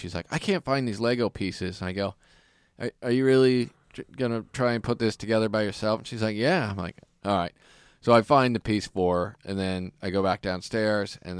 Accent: Kansas, United States; It was always like, I grew up in Kansas, so the chicks that the dudes liked were like the white trash chicks.

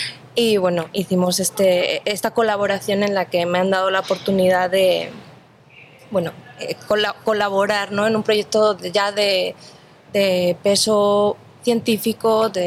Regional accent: Spain; now in Guadalajara, Mexico; Yo soy de España, pero vivo aquí desde hace muchos años y estoy fascinada. Bueno, al menos aquí en Guadalajara

